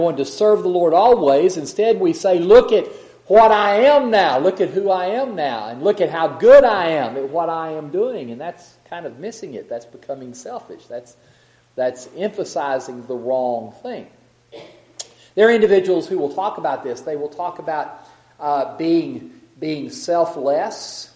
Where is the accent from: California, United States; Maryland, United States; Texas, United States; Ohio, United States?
Texas, United States; and it may be just because I'm from West Texas and I've never looked it up.